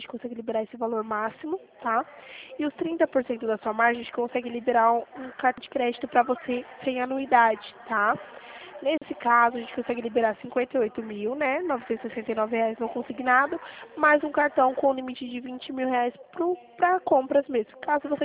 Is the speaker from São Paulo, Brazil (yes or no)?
yes; São Paulo, Brazil; now in Dracena, Brazil; eu sou de São Paulo mesmo, tá? Só que eu fico no interior de São Paulo. Não sei se você já ouviu falar, cidade de Dracena, perto de Presidente Prudente.